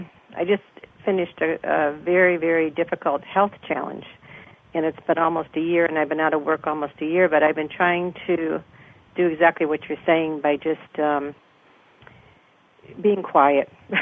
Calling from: Salinas, California, United States; in Salinas, California.

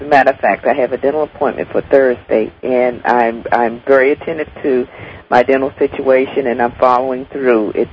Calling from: Los Angeles, California, United States; All right, just a sec. I'm calling from L.A.

